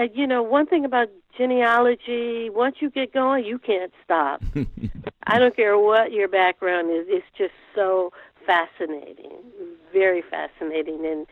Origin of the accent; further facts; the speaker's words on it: Oakland, California, United States; And again, I grew up in Oakland, California. I saw the Black Panthers. They were omnipresent in my community